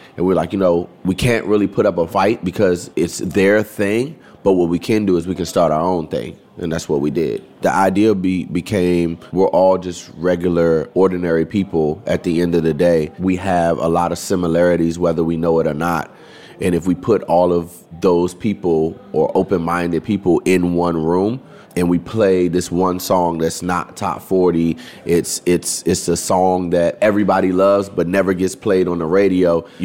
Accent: Washington, District of Columbia, United States; I'm originally from Washington, D.C.

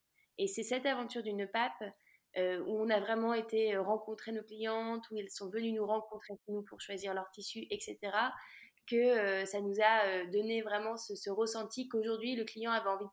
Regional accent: Lille, Hauts-de-France, France; now in Paris, France; j'ai 35 ans. Je suis la maman de deux enfants et j'habite à Paris et je suis lilloise d'origine. Et c'est important de le préciser parce que Lille, c'est vraiment ma ville de cœur.

